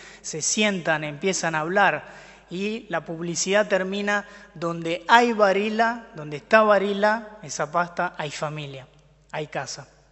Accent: Italy; Spanish is a second language; como soy italiano

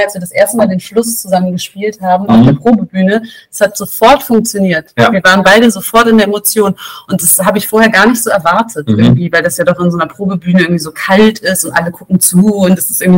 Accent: Berlin, Germany; das Luxuserlebnis gehabt, in meiner Heimat zu spielen, in Berlin

